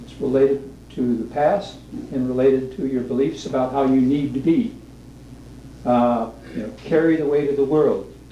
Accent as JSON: {"language": "English", "town": "Portland", "region": "Oregon", "country": "United States", "said": "from Portland, Oregon, and I work as a counselor."}